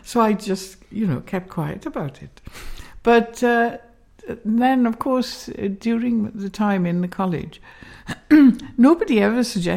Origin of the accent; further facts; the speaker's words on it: Wales, United Kingdom; So although I was very much in the minority being Welsh-speaking, I think about two people spoke Welsh during the whole time that I was there.